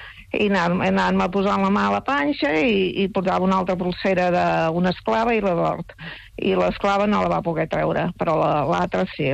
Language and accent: Catalan; Canovelles, Catalonia, Spain; que jo sóc de Canovelles i venia del mercat de Granollers